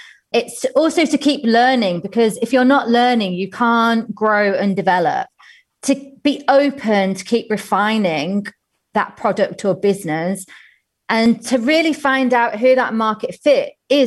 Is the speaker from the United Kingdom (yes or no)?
yes; United Kingdom; being British